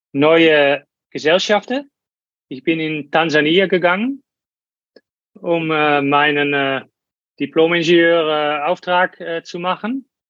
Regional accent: Netherlands; German is a second language; ich bin Holländer

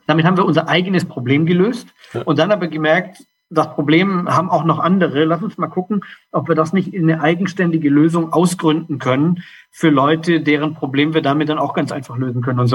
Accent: Germany; now in Portugal; Ich bin Deutscher in unserem Team mit Wohnsitz in Portugal.

